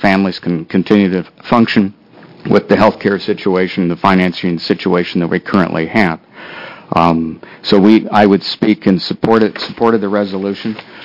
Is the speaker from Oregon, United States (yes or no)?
yes; Oregon, United States; I'm from the Silcoos Lake area in Lane County. We have a volunteer fire department there.